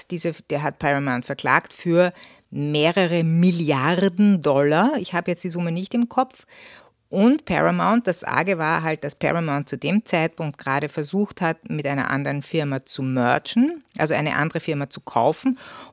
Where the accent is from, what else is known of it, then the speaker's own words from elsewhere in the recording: Austria; now in United States; Und man hat ja als Österreicher oder wahrscheinlich auch als deutscher Medienkonsument wahrscheinlich schon die Nase voll